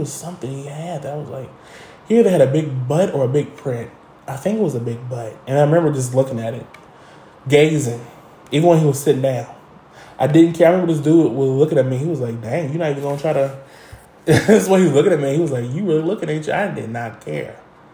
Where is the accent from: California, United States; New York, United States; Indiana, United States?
Indiana, United States; Indianapolis; because I'm from Indianapolis, so we were out all year